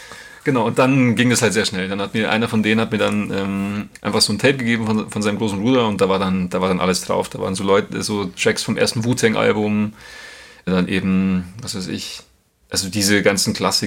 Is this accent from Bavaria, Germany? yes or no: yes; Grassau, Bavaria, Germany; es war jetzt in Grassau, es ist eh cool, wo ich herkomme